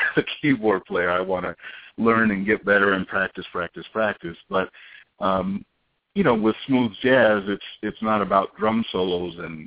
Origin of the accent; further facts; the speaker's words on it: Rochester, New York, United States; now in Los Angeles, United States; I don't want to brag, but I'm from the East Coast. I'm from Rochester, New York, so I know all about cold and snow and blizzards and ice and all that.